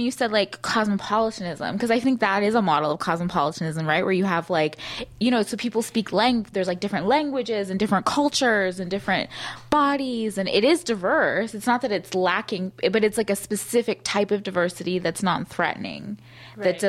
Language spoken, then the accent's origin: English; St. Catharines, Ontario, Canada; you have like more money than like those white people I grew up with in St. Catharines, like times two.